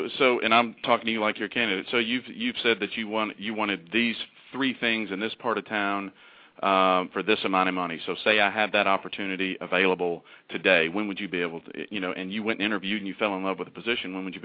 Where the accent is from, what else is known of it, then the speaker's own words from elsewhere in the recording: Tennessee, United States; Well, see, I'm from Tennessee, so I'm even much more of a hillbilly than you guys.